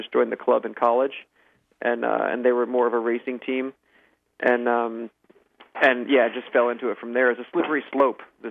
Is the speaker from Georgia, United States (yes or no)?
yes; Atlanta, Georgia, United States; I grew up in Atlanta, which is not like an endurance athlete community.